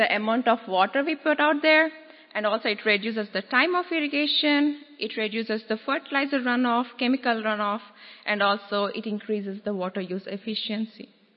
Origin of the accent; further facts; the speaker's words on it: Texas, United States; we are from the South Texas area of the South Texas area, which is located very near to the Rio Grande Valley.